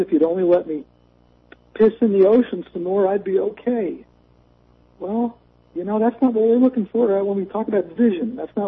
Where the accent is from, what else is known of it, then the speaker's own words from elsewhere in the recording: United States; I guess that sounds kind of stupid. I come from the United States of America.